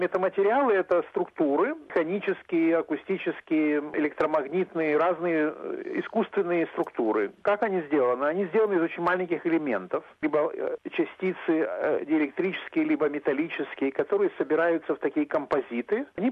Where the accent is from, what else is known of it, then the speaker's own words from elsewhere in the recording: Kharkiv, Kharkiv Oblast, Ukraine; moved away; на самом деле я сам не из России, я из Харькова, из Украины.